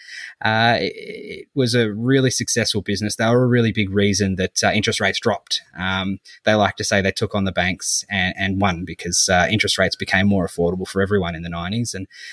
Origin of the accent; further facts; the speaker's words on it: Canterbury, Victoria, Australia; I grew up in Canterbury and I reckon it's amazing